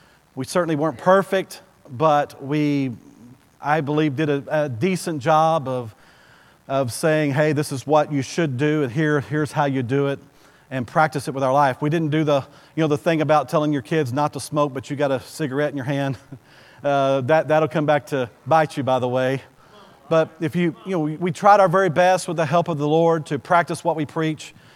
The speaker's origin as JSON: {"language": "English", "town": "Bowie", "region": "Texas", "country": "United States", "tie": "born or raised there", "said": "You got to go to Bowie, in my hometown"}